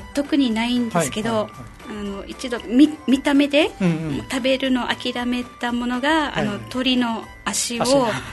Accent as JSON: {"language": "Japanese", "town": "Nanjo", "region": "Okinawa", "country": "Japan", "said": "出身は南城市です。"}